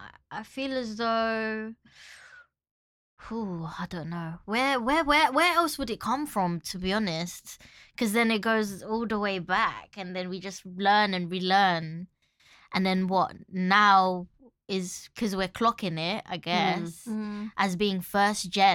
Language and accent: English; Philippines; but yes, but because we're Filipino, we can tell whether our Filipinos have toxic traits.